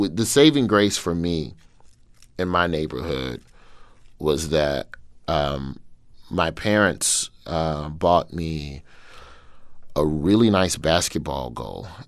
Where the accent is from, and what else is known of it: Birmingham, Alabama, United States; born or raised there; moved away as an adult